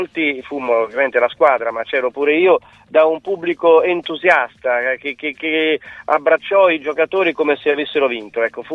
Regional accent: Ancona, Marche, Italy; Io sono di Ancona e anconetano mi sento e sono cresciuto in questa città sotto tutti gli aspetti, e ho scelto di restare anche professionalmente in questa città

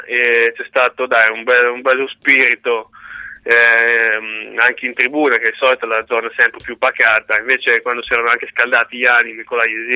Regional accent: Ancona, Marche, Italy; siamo tutti di Ancona, tutti legati all'Ancona

